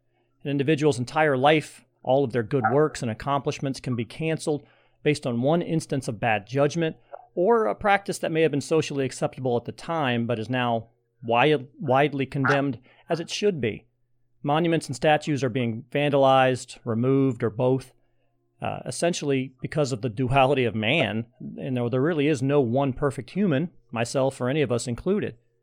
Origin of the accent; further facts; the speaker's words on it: Ohio, United States; I'm from Ohio originally, so it was not something that was ever taught in my school.